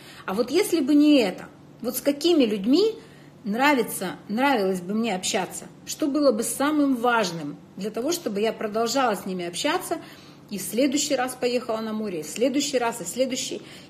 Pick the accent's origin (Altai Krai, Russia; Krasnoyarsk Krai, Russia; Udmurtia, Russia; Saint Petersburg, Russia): Krasnoyarsk Krai, Russia; Krasnoyarsk; Вы правда из Красноярска? Ну, он смотрит там красноярские номера. Я говорю, ну да.